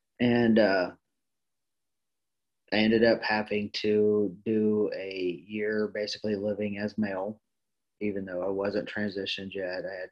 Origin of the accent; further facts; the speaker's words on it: Ripley, Mississippi, United States; So I grew up in Ripley. I'm adopted.